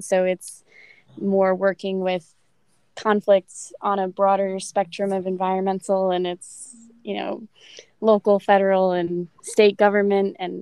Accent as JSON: {"language": "English", "town": "Stafford", "country": "United States", "tie": "born or raised there", "said": "so my hometown, Stafford, which was very fun and exciting to even meet my mayor"}